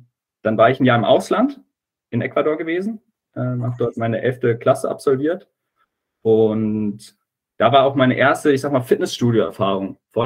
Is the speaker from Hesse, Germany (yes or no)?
yes; Hesse, Germany; Ich komme aus der Nähe von Gießen. Ich bin noch 24, ich werde im Juli 25